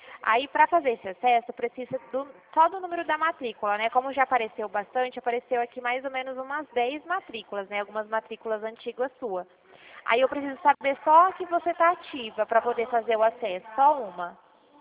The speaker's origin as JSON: {"language": "Portuguese", "town": "Dracena", "region": "São Paulo", "country": "Brazil", "said": "Eu sou aqui de Dracena, fica interior de São Paulo."}